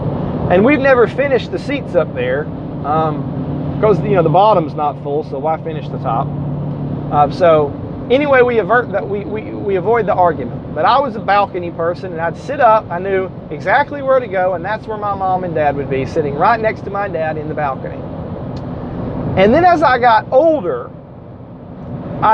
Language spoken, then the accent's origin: English; Harrison, Tennessee, United States; I grew up in Harrison, and I went to church in Brainerd.